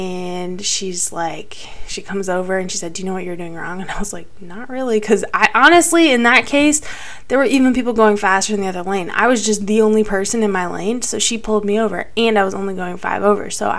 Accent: Midwest, United States; Again, I'm from the Midwest.

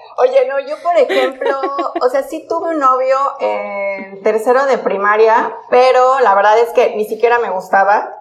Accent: Cancún, Quintana Roo, Mexico; also born or lived in Xalapa; de segundo de primaria, cuando me fui de Jalapa a Cancún, perdí el año

